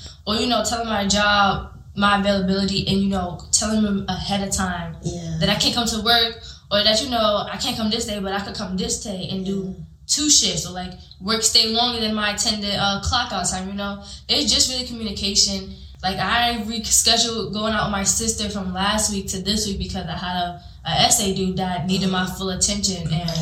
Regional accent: Jersey City, New Jersey, United States; But yeah, basically, I'm from Jersey City. I go to King University.

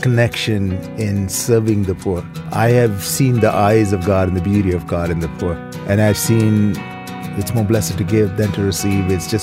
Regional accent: India; now in Canada; I came from India, Wayne. Came to Canada in 1989. I grew up in India. I grew up in a beautiful home.

